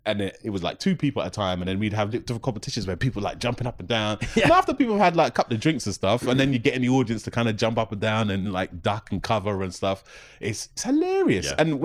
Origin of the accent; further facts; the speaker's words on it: London, United Kingdom; mainly because I'm from London